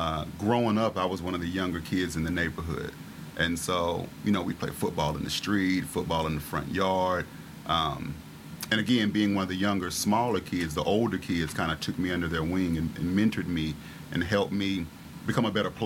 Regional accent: Charlotte, North Carolina, United States; I grew up in Charlotte, in Hidden Valley.

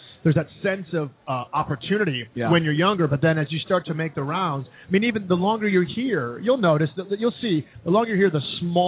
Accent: Detroit, Michigan, United States; I was born and raised in Detroit.

